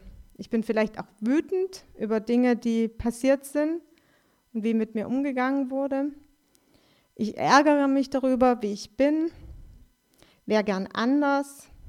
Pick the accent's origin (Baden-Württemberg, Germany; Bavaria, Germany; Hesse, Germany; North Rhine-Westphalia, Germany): Baden-Württemberg, Germany; Stuttgart; born there; now in Görlitz, Germany; Ich bin in Stuttgart geboren, bin jetzt seit fast 30 Jahren in Görlitz